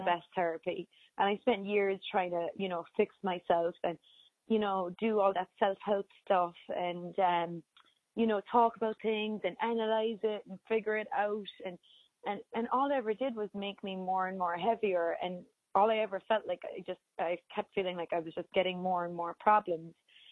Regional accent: Ireland; I grew up in Ireland

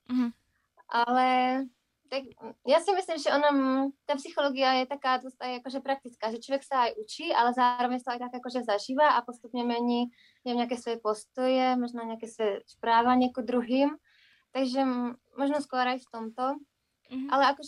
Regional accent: Bystřice nad Pernštejnem, Vysočina Region, Czechia; Ja pochádzam z Bystrice nad Ternštejnem. To je také menšie mestečko, 50 km od Brna na sever. A tam som vlastne vyrastala, až kým som potom šla na výšku.

